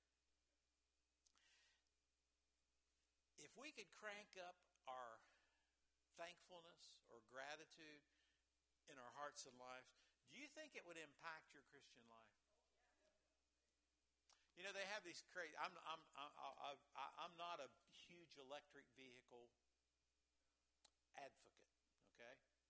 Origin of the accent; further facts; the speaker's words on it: West Virginia, United States; Born and raised, most of us born and raised in West Virginia.